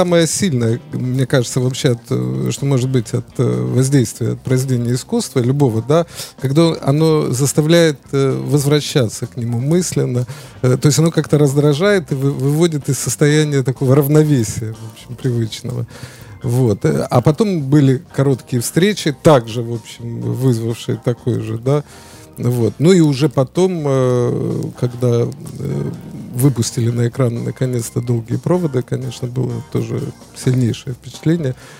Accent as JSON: {"language": "Russian", "town": "Odesa", "region": "Odesa Oblast", "country": "Ukraine", "tie": "born or raised there", "said": "Я сам из Одессы и вырос в Одессе."}